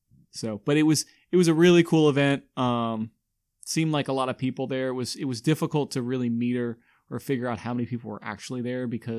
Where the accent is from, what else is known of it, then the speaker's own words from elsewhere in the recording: Reno, Nevada, United States; So for me, it was really cool to see a big time event come to my hometown.